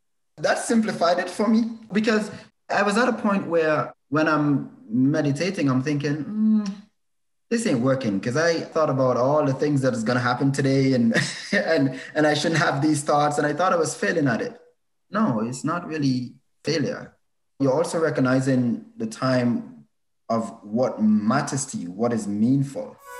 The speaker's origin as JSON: {"language": "English", "country": "Antigua & Barbuda", "tie": "born there", "said": "I was born in Antigua in the Eastern Caribbean. So sunny every day, lovely weather, literally a beach for every day, 365 beaches."}